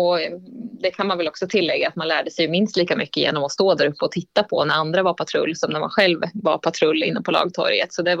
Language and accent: Swedish; Västervik, Kalmar County, Sweden; Nej, jag är född och uppvuxen i Västervik och har spenderat större delen av mitt liv där